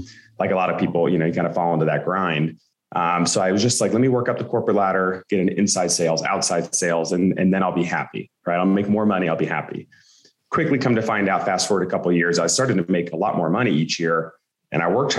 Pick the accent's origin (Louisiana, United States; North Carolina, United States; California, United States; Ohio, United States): North Carolina, United States; So I grew up in North Carolina. I grew up an athlete